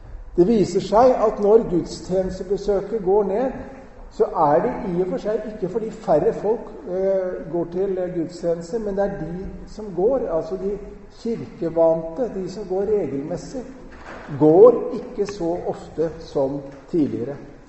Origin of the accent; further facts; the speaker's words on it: Eastern Norway, Norway; Jeg må jo innrømme at som østlending så visste jeg ikke så mye om Salhus før jeg kom.